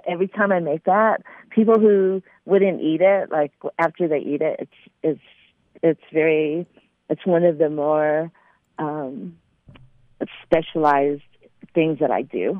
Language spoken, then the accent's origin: English; Philippines; I tell them that I'm Asian, and that's that because they say, what do you specialize in? So I will tell them I'm Filipino.